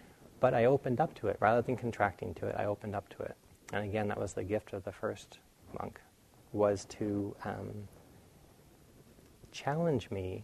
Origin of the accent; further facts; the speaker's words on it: New England, United States; I grew up in New England where it gets very cold